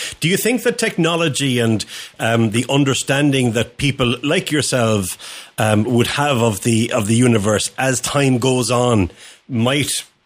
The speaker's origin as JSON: {"language": "English", "country": "Ireland", "said": "through this thick Spanish accent, you probably can't tell I'm from Ireland originally."}